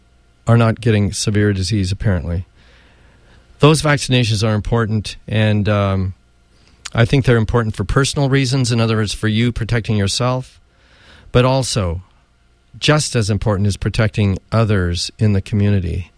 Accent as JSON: {"language": "English", "country": "United States", "said": "I have to state, as an American physician, that this is an inhumane example"}